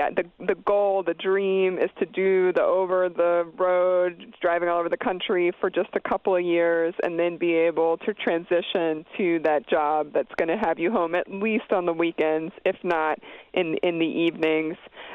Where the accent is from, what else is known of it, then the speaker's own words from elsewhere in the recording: Pennsylvania, United States; I come from Pennsylvania in a big trucking area